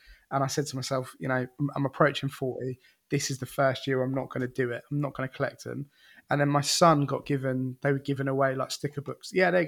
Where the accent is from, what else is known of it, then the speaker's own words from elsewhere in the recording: Wales, United Kingdom; as a Welshman